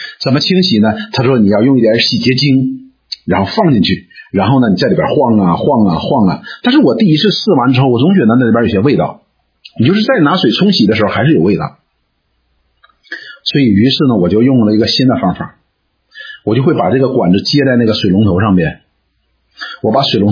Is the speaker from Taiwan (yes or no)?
no; China; now in Canada; 我们似乎觉得我们是中国人哈，我们现在是不中国人不加拿大人的。